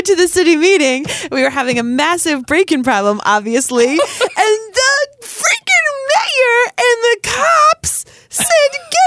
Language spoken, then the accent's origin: English; Rhode Island, United States; We're from Rhode Island, guys. If you don't know Rhode Island, we've got really corrupt politics.